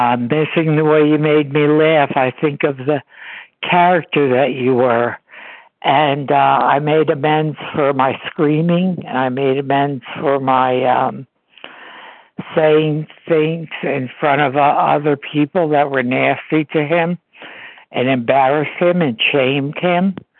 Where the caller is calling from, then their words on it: New Jersey, United States; I'm calling from New Jersey.